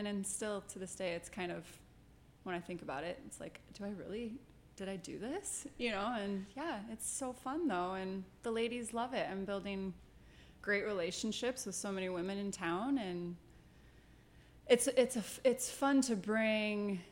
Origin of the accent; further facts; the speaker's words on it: Iowa, United States; I'm from Iowa, and I fell in love with them.